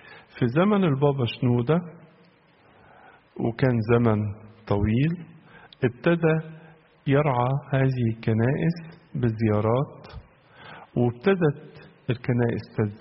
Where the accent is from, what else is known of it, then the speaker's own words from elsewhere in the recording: Egypt; والهجرة بالنسبة لنا كمصريين أمر غريب.